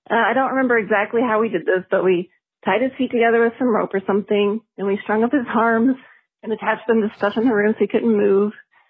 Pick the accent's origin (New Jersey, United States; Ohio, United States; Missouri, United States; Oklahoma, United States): Oklahoma, United States; I'm from Oklahoma.